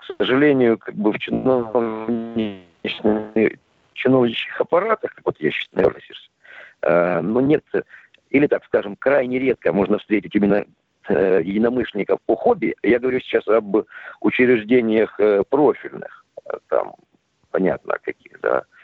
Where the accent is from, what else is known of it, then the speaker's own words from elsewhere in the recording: Novorossiysk, Krasnodar Krai, Russia; приветствую и город Новороссийск, один из моих родных городов